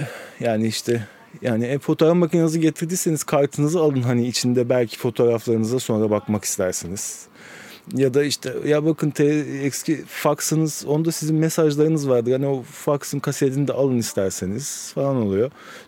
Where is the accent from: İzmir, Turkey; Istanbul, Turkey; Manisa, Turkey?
Istanbul, Turkey; Kadıköy; Kadıköy doğumluyum. Yani hep Kadıköy'de yaşadım.